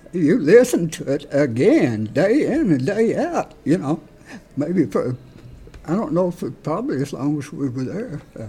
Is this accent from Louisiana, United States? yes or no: no; Kentucky, United States; I'm originally from Elliott County, Kentucky, the eastern part of the state. The county seat up there is Sandy Hook.